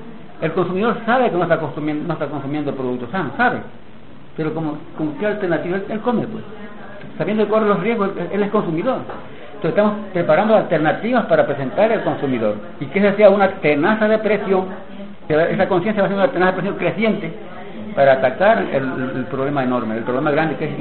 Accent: Ecuador; Pero este fenómeno se está dando en mi país, como ustedes no tienen nombre. El Ecuador es un país pequeño territorialmente.

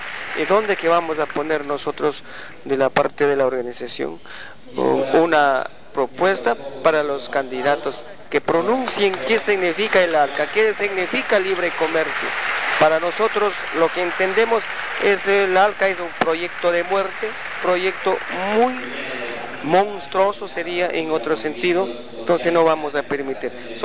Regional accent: Ecuador; Soy de Ecuador … soy dirigente de la Confederación de Nacionalidades Pueblos Indígenas del Ecuador, CONAIE.

